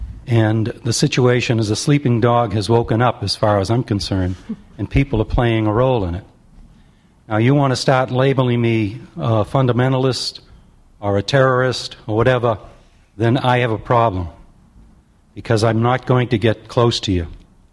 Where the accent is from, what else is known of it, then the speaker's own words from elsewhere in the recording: Braintree, Massachusetts, United States; I'm from Braintree, Mass.